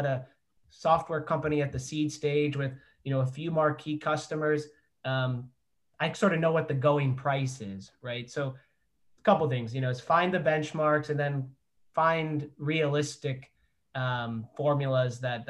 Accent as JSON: {"language": "English", "region": "Ohio", "country": "United States", "said": "I'm from Ohio, that's why I keep referencing Ohio."}